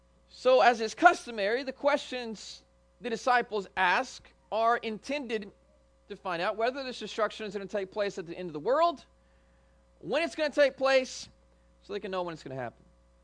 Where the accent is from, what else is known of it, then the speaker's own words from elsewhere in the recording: Indianapolis, Indiana, United States; I'm from Indianapolis, so I'm familiar with Indianapolis.